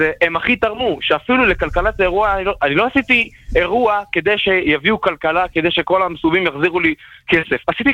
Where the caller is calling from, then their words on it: Jerusalem, Jerusalem District, Israel; מירושלים.